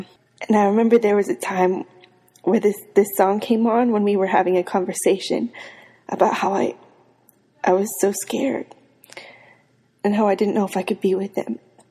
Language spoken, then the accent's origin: English; Boise, Idaho, United States; from Boise, Idaho.